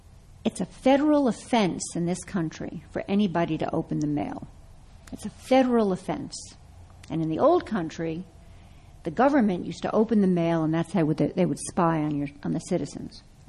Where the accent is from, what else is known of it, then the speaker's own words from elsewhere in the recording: Brooklyn, New York, United States; I tell a story about growing up in Brooklyn in the 1950s, and my grandmother, my family is from an Eastern European background